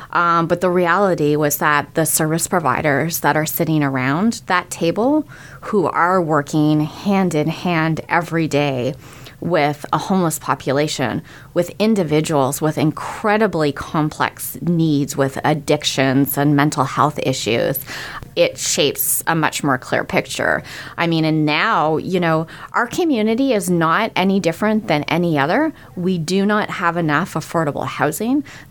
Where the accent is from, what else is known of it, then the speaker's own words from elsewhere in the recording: Ottawa, Ontario, Canada; also born or lived in Toronto; Now, I came from Ottawa and working and living in Toronto